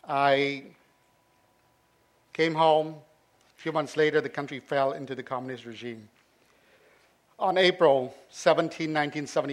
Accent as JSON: {"language": "English", "country": "Cambodia", "tie": "born or raised there", "second_language": "English", "said": "because of my parents came from India, southern India, I was born and raised in Cambodia, so I like English instead of French."}